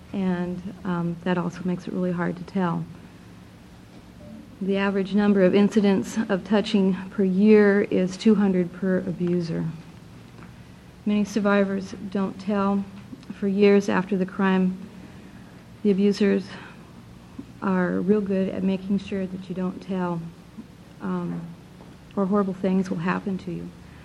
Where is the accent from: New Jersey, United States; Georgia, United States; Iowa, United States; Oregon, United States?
Oregon, United States; Forest Grove; I'm from Forest Grove, Oregon.